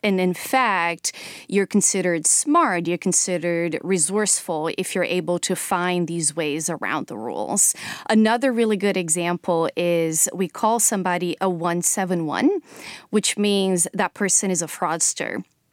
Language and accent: English; Brazil; growing up in Brazil in the 90s